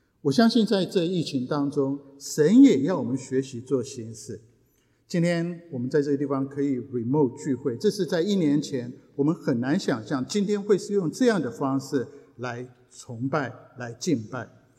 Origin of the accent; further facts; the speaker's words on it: Japan; also born or lived in Taiwan; 因为我小时候在日本长大